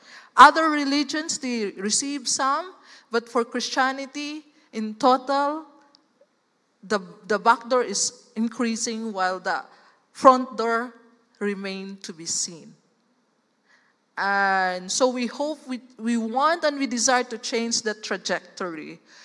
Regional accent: Philippines; we are Filipino. Pinili na, pinino pa. That we can easily adopt, we can go to anywhere else, and we can be a courier, an ambassador, a ministry of reconciliation to as many countries as possible. So it is now with us, the challenge for us Filipinos.

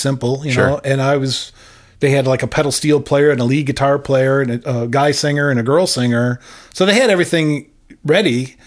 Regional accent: Rochester, New York, United States; hey man, you know, I'm from Rochester. I'm a big fan. You know … 's from Rochester.

